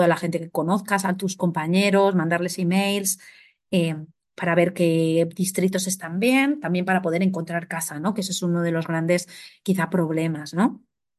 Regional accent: Spain; Como ya somos de España y hemos estado en España, pues ahora venimos pues para como meternos a lo bestia en otra cultura diferente

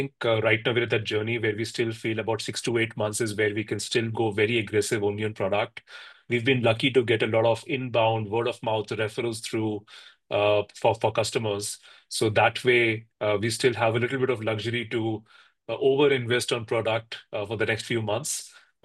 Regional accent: India; I grew up in India

